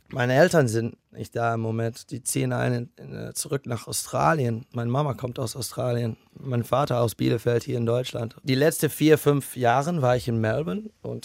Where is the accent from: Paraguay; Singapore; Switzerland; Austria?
Singapore; Ich bin in Singapur aufgewachsen.